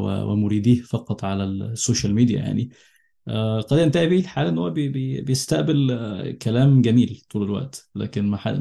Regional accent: Nile Delta, Egypt; يعني سواء كان في الدلتا زي ما أنا جاي، أنا من الدلتا

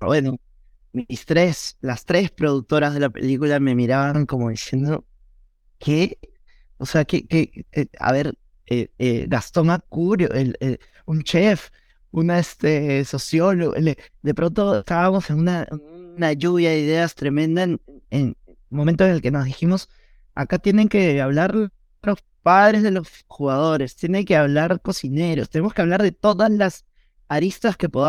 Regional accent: Peru; hacer como una especie de radiografía de lo que somos los peruanos.

